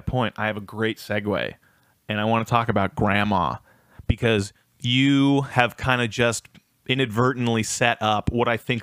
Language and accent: English; Vancouver, British Columbia, Canada; I grew up in Vancouver and there is so many Koreans there